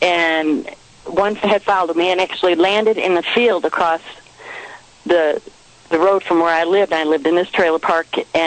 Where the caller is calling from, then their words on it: Tennessee, United States; from Tennessee.